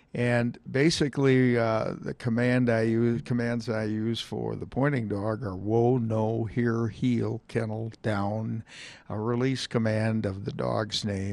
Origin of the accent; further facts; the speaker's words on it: Minnesota, United States; now in Colorado, United States; I was born and raised in Minnesota. And so I moved out here in Colorado in 78